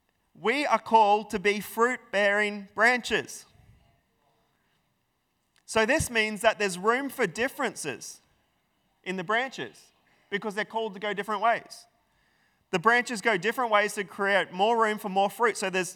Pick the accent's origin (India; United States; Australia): Australia; Emerald, Queensland; Because I grew up in Emerald in central Queensland, there was a lot of farming opportunities.